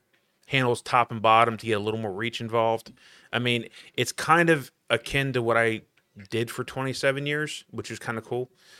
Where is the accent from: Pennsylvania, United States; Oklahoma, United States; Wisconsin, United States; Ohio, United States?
Pennsylvania, United States; Philadelphia; I grew up in Philly.